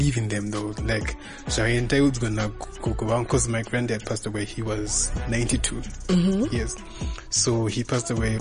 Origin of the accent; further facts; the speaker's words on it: Portugal; But I'm from Portugal.